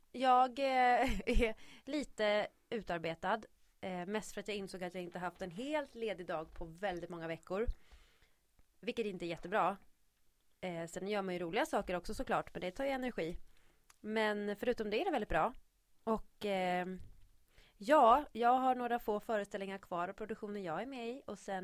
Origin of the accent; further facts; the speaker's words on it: Uppsala, Uppsala County, Sweden; jag är musikalartist från Uppsala. Jag är 27, än så länge.